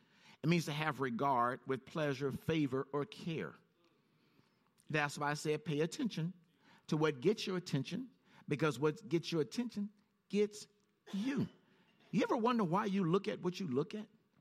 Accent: Compton, California, United States; I grew up in Compton. There were some values I picked up in Compton.

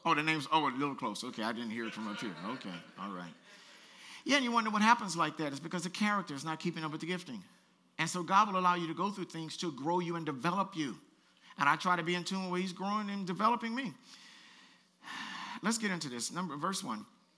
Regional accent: Compton, California, United States; Now, when I was growing up in Compton, there was about 3 or 4 boys that ain't like me

